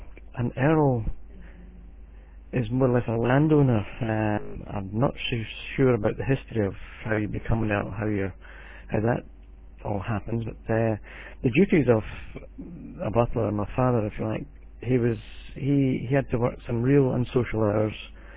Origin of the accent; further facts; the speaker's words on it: Edinburgh, Scotland, United Kingdom; born there; I was born in Edinburgh, the capital of Scotland, in 1953, coronation year for our present Queen Elizabeth, same year she came to the throne.